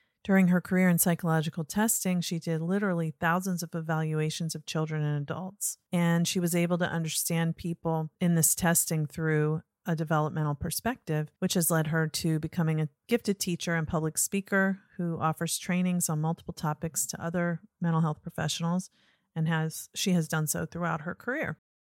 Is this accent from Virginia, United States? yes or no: yes; Norfolk, Virginia, United States; I grew up in Norfolk, but they're right next to each other. So when I speak with her, I hear her Tidewater accent and it feels very much like home.